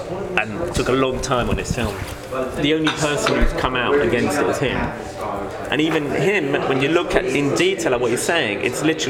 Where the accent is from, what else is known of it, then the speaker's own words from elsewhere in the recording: Hackney, London, United Kingdom; I'm from North London. I'm from Hackney originally, and I live in North London still.